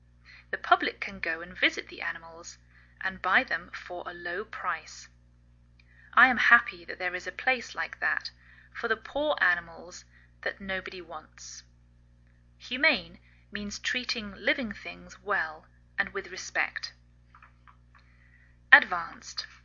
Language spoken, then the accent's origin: English; England, United Kingdom; now in United States